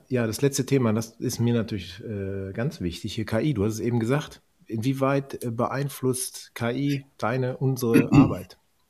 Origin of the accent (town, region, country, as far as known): Düsseldorf, North Rhine-Westphalia, Germany; born or raised there